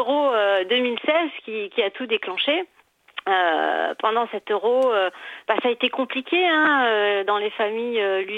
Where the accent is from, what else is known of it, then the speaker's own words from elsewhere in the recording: Portugal; enfin moi en tant que Portugaise, je me disais